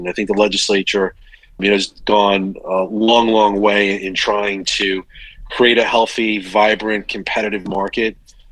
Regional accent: Long Island, New York, United States; now in Indian Rocks Beach, United States; I grew up in Long Island, New York. I've lived in Pinellas County since 96. My wife and I live in the beautiful Indian Rocks Beach, which is in central Pinellas County.

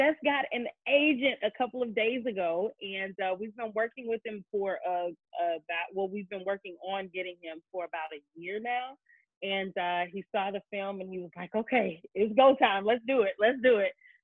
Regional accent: the South, United States; I'm not used to that. I'm from the South, so I'm like, you know, heat is my friend.

